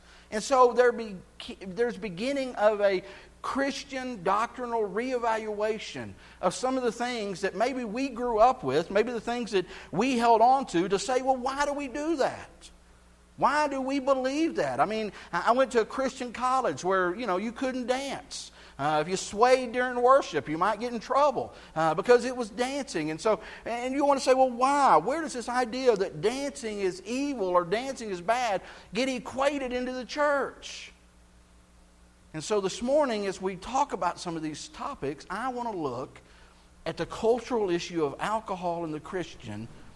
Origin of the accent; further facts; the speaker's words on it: Texas, United States; You know, I grew up in South Texas, and the belt buckle of the Bible Belt and a strongly, very conservative Baptist church.